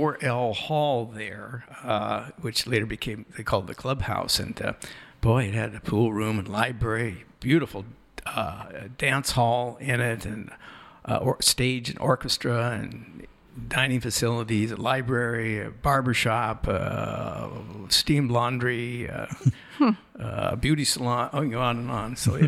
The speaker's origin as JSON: {"language": "English", "town": "Heppner", "region": "Oregon", "country": "United States", "tie": "born or raised there", "also_born_or_lived": "Pendleton", "said": "I was actually born and raised in Pendleton, Oregon. I was grew up in Heppner, Oregon, Eastern Oregon. My parents owned a bakery up there, and so no hospital in Heppner, so we drive the 80 miles to be delivered there in Pendleton."}